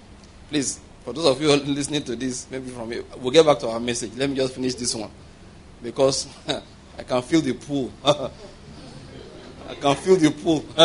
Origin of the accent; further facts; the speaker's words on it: Enugu State, Nigeria; I like him, but he's from Anambra State and I'm from Enugu State.